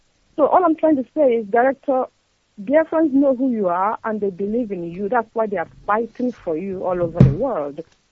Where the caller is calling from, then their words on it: New York, United States; I'm calling from upstate New York, and I come from Isia Langwa, not far from our battery.